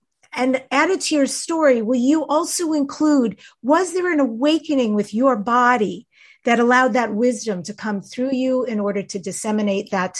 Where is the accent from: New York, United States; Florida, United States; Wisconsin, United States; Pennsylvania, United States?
New York, United States; North Belmore; I just want to say I grew up in North Belmore, Long Island.